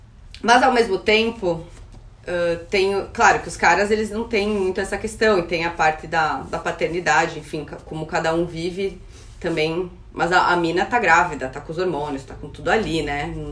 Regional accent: Santa Catarina, Brazil; eu sou de Santa Catarina, no interior, e eu fui estudar em Floripa

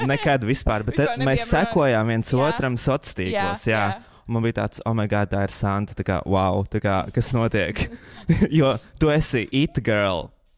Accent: Liepāja, Courland, Latvia; now in Riga, Latvia; es nāku no Liepājas, un Liepāja ir man sirdī joprojām tuva. Bet kā es nonācu līdz Rīgai, es patiesībā šobrīd šeit dzīvoju tikai 3 mēneši.

